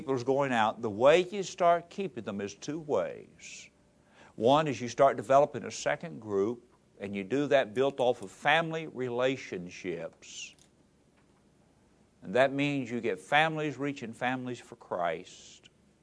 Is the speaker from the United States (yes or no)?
yes; Appalachia, United States; I may have, since I'm from Appalachia.